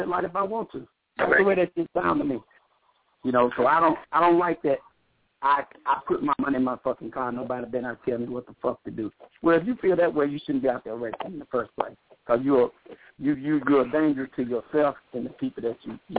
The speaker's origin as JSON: {"language": "English", "region": "the South", "country": "United States", "said": "I told you I'm from the South."}